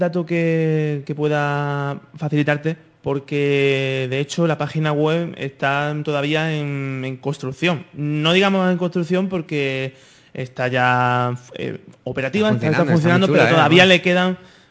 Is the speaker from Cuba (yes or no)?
no; Granada, Andalusia, Spain; En Granada. Ah, en Granada. Que es mi tierra, por cierto.